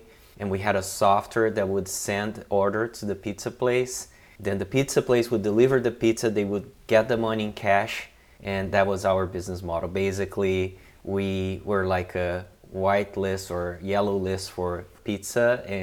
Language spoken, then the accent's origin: English; Brazil; English is a second language; I am originally from Brazil, and I think my story began on design with graphic design.